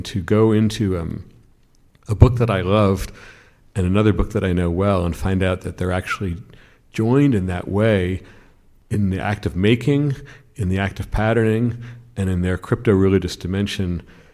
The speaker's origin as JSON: {"language": "English", "town": "Albany", "region": "New York", "country": "United States", "tie": "born or raised there", "said": "And I grew up in Albany, or in a suburb of Albany"}